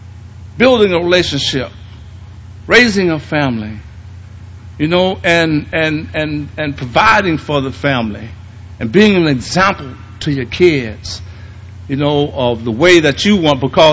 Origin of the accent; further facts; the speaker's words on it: Mississippi, United States; now in Gary, United States; when I came from Mississippi, when I moved from Mississippi to Gary, Indiana, I had never experienced neighborhoods that was gang orientated.